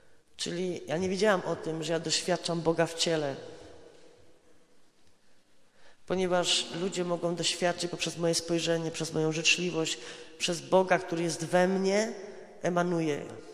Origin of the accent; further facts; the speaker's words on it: Mysłowice, Silesian Voivodeship, Poland; pochodzę z Mysłowic.